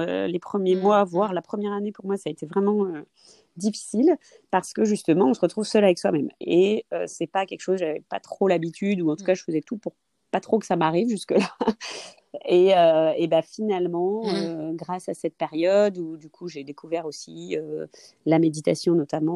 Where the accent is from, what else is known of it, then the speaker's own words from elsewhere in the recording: France; moved away as an adult; parce que voilà, je venais de France aussi.